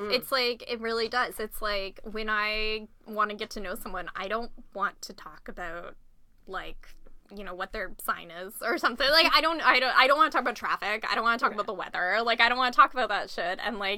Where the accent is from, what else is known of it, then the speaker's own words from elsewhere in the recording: Ontario, Canada; No, it was in Toronto, because I'm from Ontario.